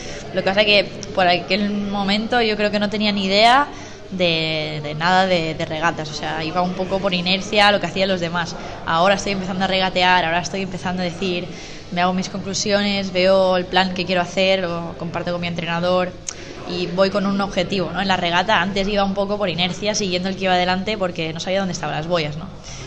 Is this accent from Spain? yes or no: yes; Tarifa, Andalusia, Spain; now in Barcelona, Spain; No, Tarifa es mi casa, yo me considero súper andaluza y soy hija predilecta de Cádiz